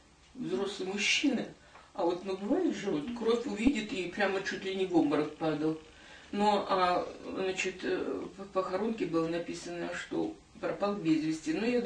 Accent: Barnaul, Altai Krai, Russia; also born or lived in Stukovo; 23 ноября 1935 года в Алтайском крае, Павловский район, село Стуково было там. Но в 40-м году, перед самой войной, мы уехали в Барнаул. И все мое детство, и вся моя юность

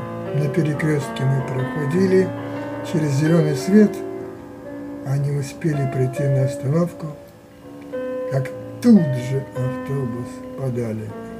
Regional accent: Moscow, Russia; Нет, я москвич.

